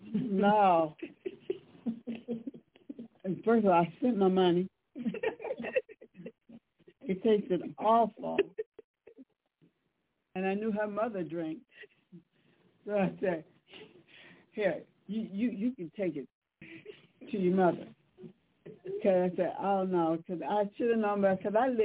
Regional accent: Muncie, Indiana, United States; one time I was working in Indianapolis, driving back and forth to my hometown, Muncie, Indiana

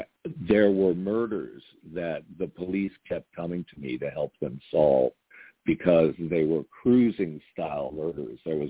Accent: New England, United States; There were no Presbyterian churches near where I grew up in New England, so we went to a congregational church

